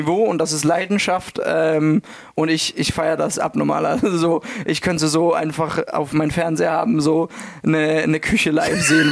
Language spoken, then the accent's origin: German; Denmark; besonders als Däne.